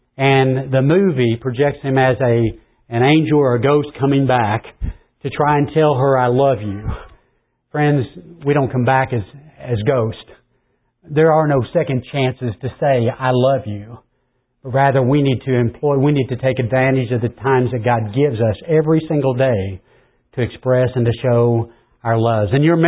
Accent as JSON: {"language": "English", "town": "Paoli", "region": "Indiana", "country": "United States", "said": "Dawn lived in French Lick, Indiana, and I was from Paoli"}